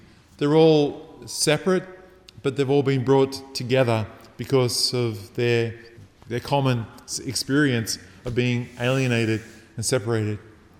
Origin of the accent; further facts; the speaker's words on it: New South Wales, Australia; I grew up down in the Bega Valley, about 20 k's north of Bega.